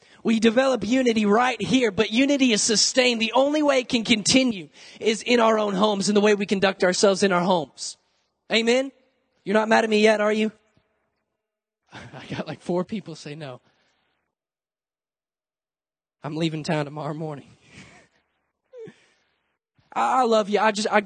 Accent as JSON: {"language": "English", "town": "Hurley", "region": "Mississippi", "country": "United States", "tie": "born or raised there", "said": "There's this group in my hometown in Hurley, Mississippi."}